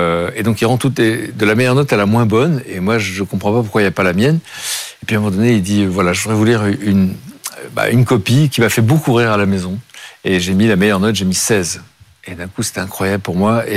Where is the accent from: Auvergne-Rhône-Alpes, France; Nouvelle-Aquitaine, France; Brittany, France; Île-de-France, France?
Nouvelle-Aquitaine, France; Pau; born there; En fait, je suis né, mais je connais pas Pau. Mais voilà